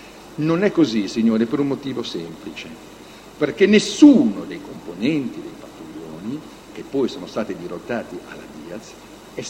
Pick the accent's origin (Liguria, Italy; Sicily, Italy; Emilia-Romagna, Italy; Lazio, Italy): Liguria, Italy; Genoa; perché tutti noi che siamo di Genova